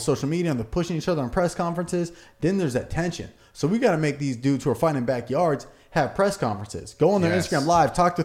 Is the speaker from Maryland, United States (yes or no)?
no; Camarillo, California, United States; I grew up in California, but I don't know why.